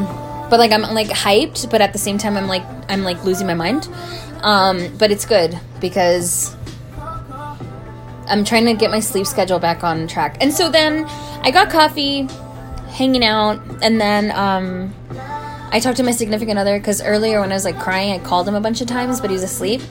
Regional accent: Los Angeles, California, United States; Like, I'm from East LA. I can do that.

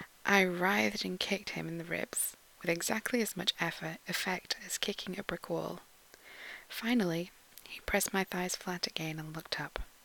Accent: Yorkshire and the Humber, United Kingdom; I'm the same neck of the woods as Rilu. I'm from Yorkshire, Northern England. I'm northeast, maybe.

